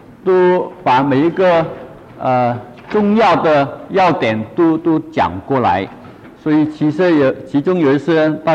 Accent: Guangdong, China; 我是广东人，所以我的普通话不普通，盼望你听得懂就好了。

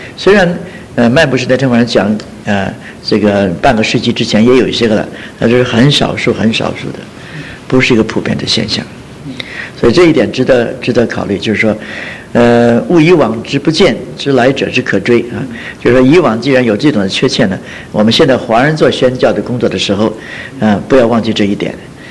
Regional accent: China; 我们是中国人，我们对中国的同胞有负担

